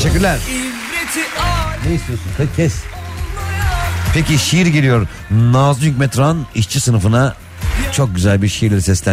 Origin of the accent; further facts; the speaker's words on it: Istanbul, Turkey; İstanbul diye tekmil verdim. Çünkü İstanbul doğumluyum. Küçük de orada. Amok Tokat baba memleketi, tabii ki gururla söyleriz.